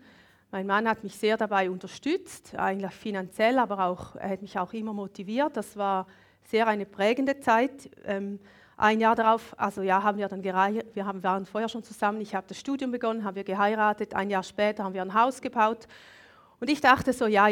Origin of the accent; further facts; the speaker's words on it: Thurgau, Switzerland; ich bin auf dem Seerücken aufgewachsen.